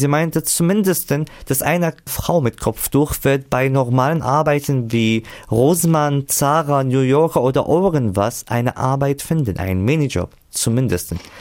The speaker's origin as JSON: {"language": "German", "country": "Syria", "second_language": "German", "lives_now": "Germany", "said": "Ich komme aus Syrien, ich habe die Sprache hergelernt, ich habe hier Ausbildung absolviert"}